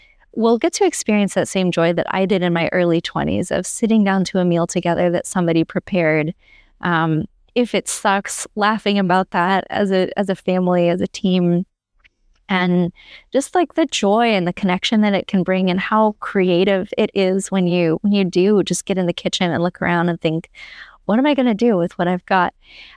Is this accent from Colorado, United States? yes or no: yes; Colorado, United States; also born or lived in New Mexico; I'm from Southern Colorado, Northern New Mexico. That's like, we don't do anything without green chilies in it.